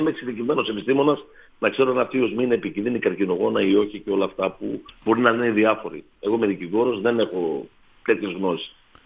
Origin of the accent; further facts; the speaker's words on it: Nea Karvali, East Macedonia and Thrace, Greece; είμαι κάτοικος της περιοχής Νέας Καρβάλης. Έχω καταγωγή από τη Νέα Καρβάλη.